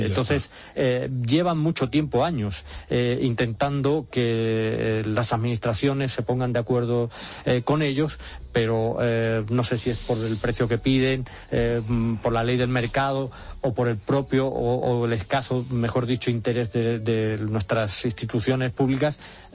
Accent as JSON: {"language": "Spanish", "town": "Málaga", "region": "Andalusia", "country": "Spain", "said": "yo, por ejemplo, en Málaga, que es de donde soy"}